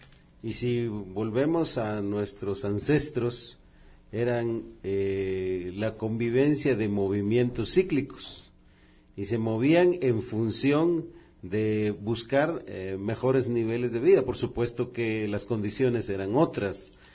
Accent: Guatemala; no quedamos nosotros como guatemaltecos fuera de esa tendencia

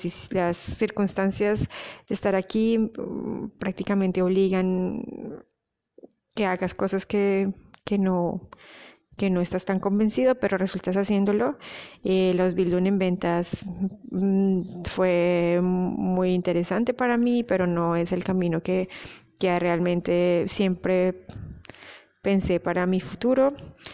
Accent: Colombia; now in Germany; soy colombiana, tengo 32 años, hace 7 años vivo en Alemania.

